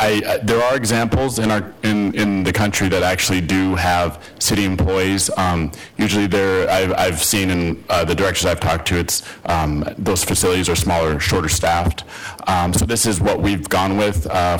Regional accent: Portland, Oregon, United States; I grew up on the east side, born and raised in Portland, and I was given access to golf when my dad worked at a golf course as a mechanic.

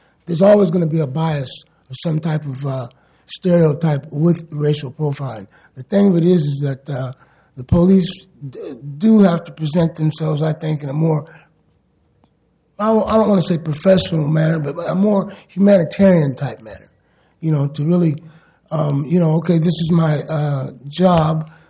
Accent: Portland, Oregon, United States; I'm from North Portland area, Roosevelt area. Graduated from Roosevelt in 69.

